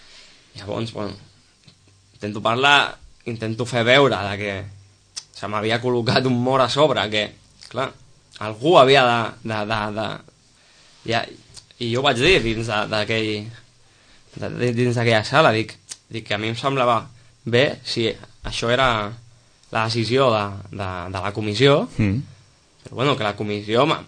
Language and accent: Catalan; Sitges, Catalonia, Spain; Vull dir, som de Sitges, tots, i clar...